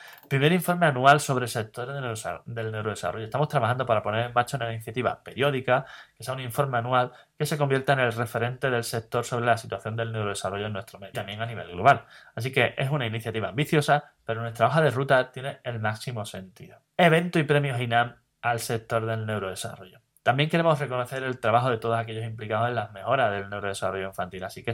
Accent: San Fernando, Andalusia, Spain; now in Seville, Spain; ¿sabías que llevo desde 2005 Sevilla, pero no soy de aquí? No, yo soy de San Fernando, en Cádiz.

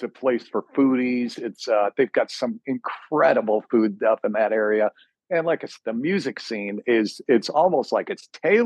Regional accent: Mount Kisco, New York, United States; also born or lived in Scottsdale / Livermore; I grew up in, I was born in Scottsdale, did a brief stint from when I was like 1 to 3 over in Livermore, California. Mm-hmm. And then my dad got transferred. So we moved to Mount Kisco, New York

